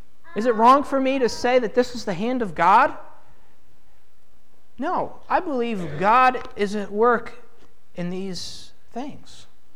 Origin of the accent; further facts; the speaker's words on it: Pennsylvania, United States; She from the Finger Lakes area of New York. I'm from Central Pennsylvania.